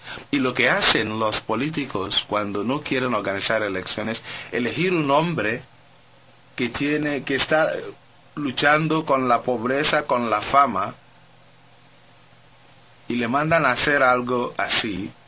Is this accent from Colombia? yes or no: no; Nigeria; Spanish is a second language; como soy de Nigeria